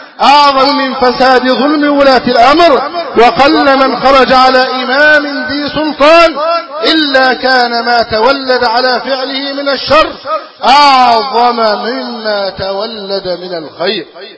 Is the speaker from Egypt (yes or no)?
yes; Egypt; أن يحفظ علينا أمننا في بلدنا مصر